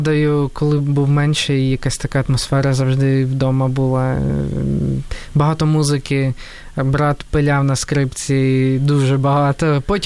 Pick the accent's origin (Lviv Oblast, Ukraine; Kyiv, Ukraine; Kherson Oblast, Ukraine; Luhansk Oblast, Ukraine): Lviv Oblast, Ukraine; Lviv; also born or lived in Novyi Rozdil; Народився в Новому Роздолі.